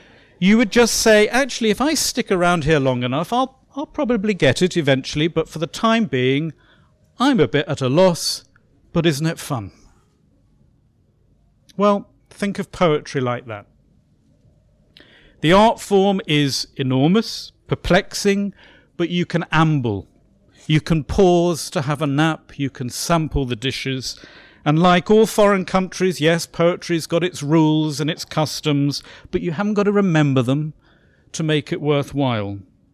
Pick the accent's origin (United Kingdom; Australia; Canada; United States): United Kingdom; West Midlands; I'm originally from Shropshire, and I was brought up as a child by my grandparents.